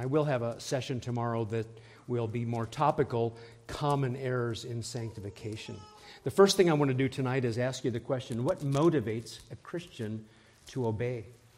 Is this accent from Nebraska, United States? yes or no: yes; Omaha, Nebraska, United States; also born or lived in New England; And so I'm from Omaha, Nebraska, but if somehow I go into New England mode, because I've been there for a quarter of a century, and I say law, that's really law, right?